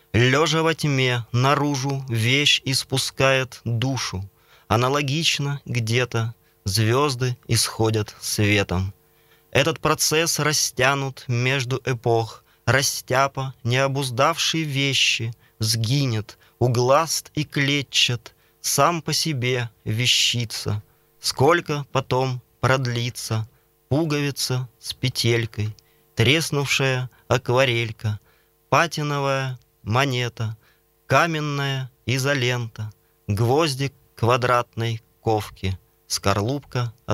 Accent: Gubakha, Perm Krai, Russia; born there; Я родился на Верхней Губахе, вот в городе, который сейчас называется Старая Губаха. Город, который сейчас присутствует в виде развалин.

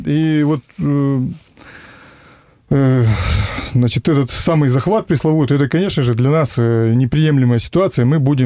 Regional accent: Perm, Perm Krai, Russia; 53 года, я живу в Перми и Троице. Родился в Перми, всю свою сознательную жизнь прожил в Перми.

